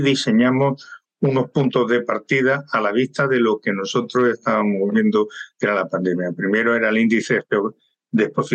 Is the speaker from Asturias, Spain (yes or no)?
no; Córdoba, Andalusia, Spain; yo, que soy de Córdoba y discípulo de Séneca